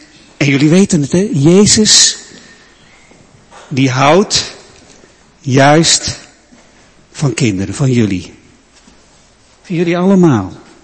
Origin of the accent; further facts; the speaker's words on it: Emmeloord, Flevoland, Netherlands; Ik kom uit Emmeloord. Nou, zag ik op het bord dat Emmeloord 6 kilometer is. Maar ik woon aan de andere kant van Emmeloord.